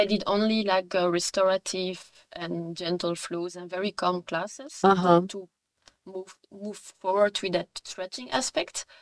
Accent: Brussels, Brussels-Capital Region, Belgium; first language French; English is a second language; I was born and raised in Brussels. And yeah, I've been here all my life.

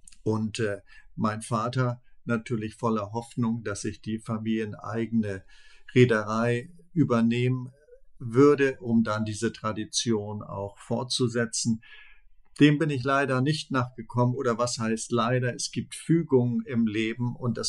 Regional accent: Krautsand, Lower Saxony, Germany; ich bin Niedersachse, das liegt also grob gesagt zwischen Stade und Cuxhaven und auf Krautsand leben etwa 300 Menschen. Dort am Elbestrand bin ich groß geworden, aufgewachsen, habe in Stade dann Abitur gemacht

